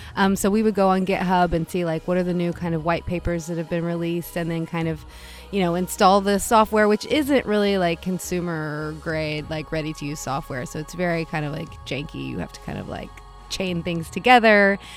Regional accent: Appalachia, United States; I mean, I grew up in the mountains. I'm from Appalachia.

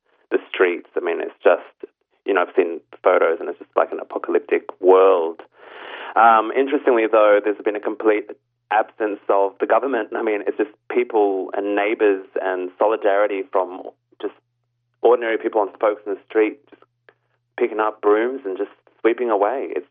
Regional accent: Australia; I was born in Australia, born and raised, but my folks moved here in the 70s, in the early stages of the Civil War.

